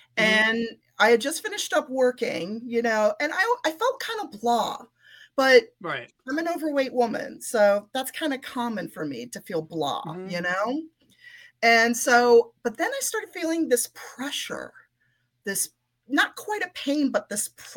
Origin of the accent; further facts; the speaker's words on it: Virginia, United States; moved away as an adult; I'm a transplant from Northern Virginia.